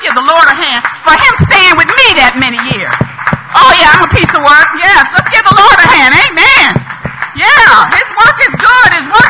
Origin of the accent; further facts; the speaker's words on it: Detroit, Michigan, United States; I said, I'm from Detroit.